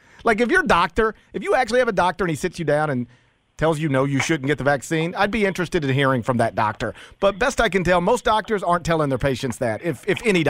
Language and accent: English; Mississippi, United States; Like Mississippi right now, my home state, has the lowest, as of late May, had the lowest rate of fully vaccinated adults.